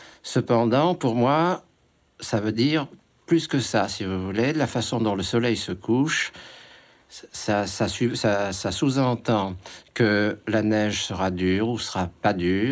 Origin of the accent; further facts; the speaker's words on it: Marseille, Provence-Alpes-Côte d'Azur, France; born there; je suis né au bord de la mer, je suis né à Marseille. En fait, plus qu'à Marseille, je suis né dans les Calanques.